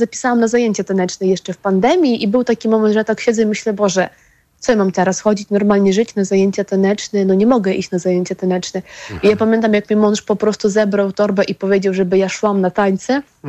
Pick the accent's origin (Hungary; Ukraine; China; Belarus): Ukraine; wiedząc, że ja jestem z Ukrainy